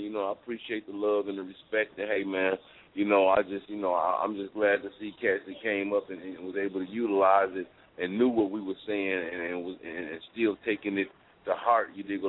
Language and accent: English; Flint, Michigan, United States; But, you know, I'm from Flint, you know, it's a small city, so we crabs in the bucket.